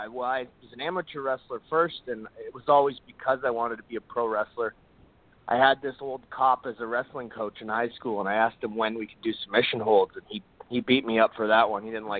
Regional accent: Canada; I'm Canadian.

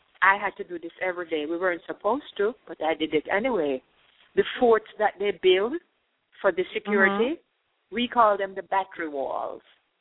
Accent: United Kingdom; We're British, you know, so it's tea and sandwich.

